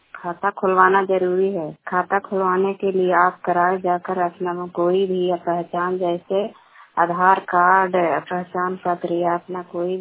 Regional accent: Bihar, India; ग्राम पंचायत शाम कराय पसरा, जिला नालंदा की निवासी हूँ।

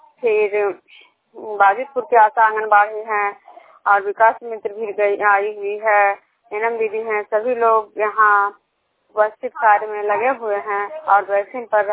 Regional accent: Bishnupur, Bihar, India; मैं विष्णुपुर ग्राम कजरा पंचायत नालंदा जिला नगर नमसा प्रखंड के निवासी हूँ।

